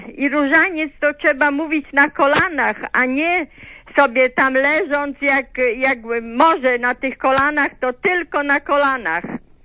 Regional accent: Greater Poland Voivodeship, Poland; Aż mi wstyd, że jestem z Wielkopolski.

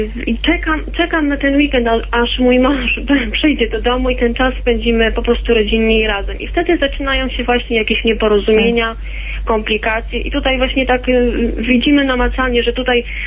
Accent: Konin, Greater Poland Voivodeship, Poland; now in Oława, Poland; Ja wywodzę się z Konina

